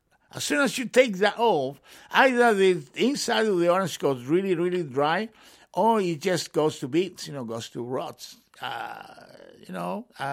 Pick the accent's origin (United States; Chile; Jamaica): Chile; now in England, United Kingdom; I'm from Chile, in South America, you know.